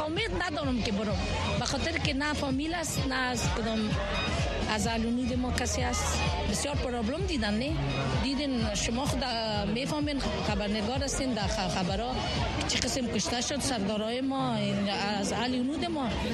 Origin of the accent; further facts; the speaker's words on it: Kabul, Afghanistan; now in United States; ما از کابل برآمدیم در اینجا آمدیم.